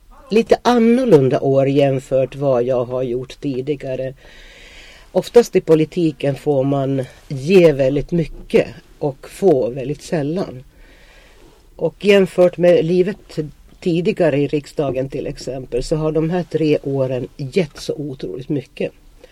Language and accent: Swedish; Finland; Swedish is a second language; now in Sweden; Jag är ju efterkrigsbarn från Finland. Och det var ju inte några rika tider i Finland.